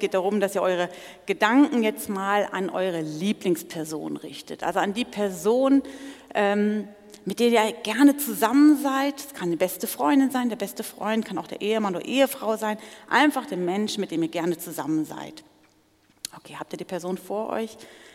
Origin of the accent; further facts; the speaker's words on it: Celle, Lower Saxony, Germany; now in Switzerland; ich komme nicht aus der Schweiz ursprünglich, das stimmt. Ich komme aus Celle, das ist im Norden von Deutschland, aber ich lebe schon viel länger in der Schweiz als sonst wo.